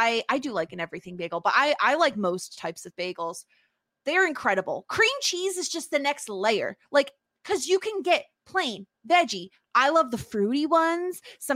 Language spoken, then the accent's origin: English; New York, United States; As a New Yorker, I do live upstate, but as someone who lives in the state of New York